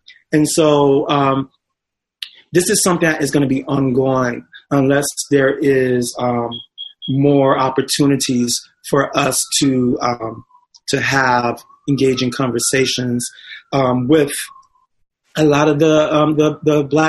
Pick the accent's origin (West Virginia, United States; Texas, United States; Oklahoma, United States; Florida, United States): Texas, United States; I'm from Texas, and I know that it's very different.